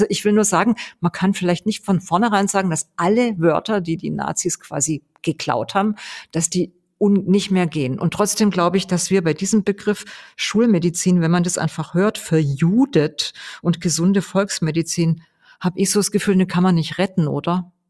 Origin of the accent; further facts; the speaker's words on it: Weingarten, Baden-Württemberg, Germany; Ich komme ja aus Ravensburg-Weingarten